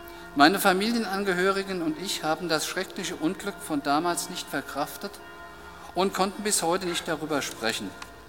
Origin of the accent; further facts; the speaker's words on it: Hesse, Germany; Ich stamme aus dem Rhein-Main-Gebiet